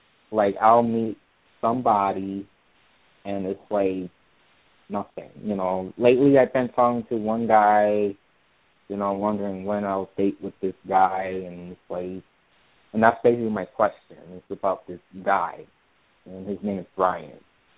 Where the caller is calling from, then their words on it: Connecticut, United States; I'm calling from Connecticut.